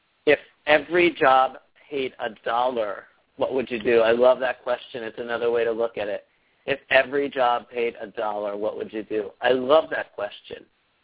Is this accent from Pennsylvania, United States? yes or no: yes; Pennsylvania, United States; someone who, in Pennsylvania, my home state, conservative Pennsylvania, was doing Shocktoberfest